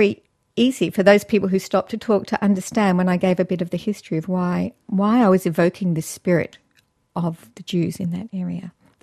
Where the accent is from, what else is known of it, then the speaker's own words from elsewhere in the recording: Sydney, New South Wales, Australia; I grew up in Sydney, and apart from … we were the only